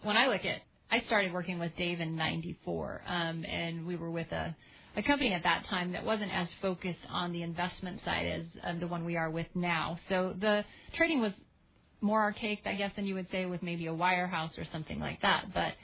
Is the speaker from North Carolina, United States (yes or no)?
no; Rigby, Idaho, United States; also born or lived in Denver; I just look back to when I was a little girl, we moved from Denver to Rigby, Idaho. We lived on a dirt road. We had a party line